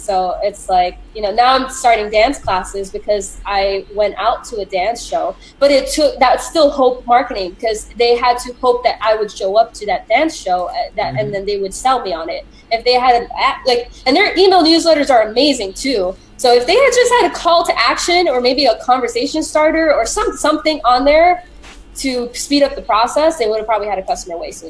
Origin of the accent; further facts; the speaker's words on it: Florida, United States; I am from Florida, but my family is very Cuban and Spanish.